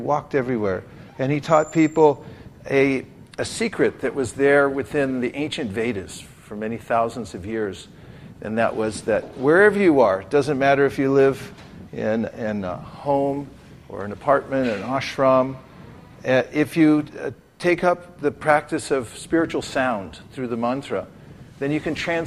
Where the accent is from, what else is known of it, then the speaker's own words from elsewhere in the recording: Lafayette, California, United States; I really like the Bay Area in general. I grew up here in Lafayette. Then when I was 16, I became a monk